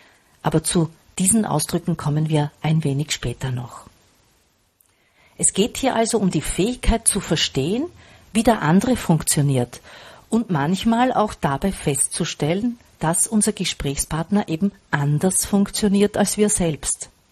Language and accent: German; Burgenland, Austria; bei uns im Burgenland, ich lebe ja in Österreich, ganz im Osten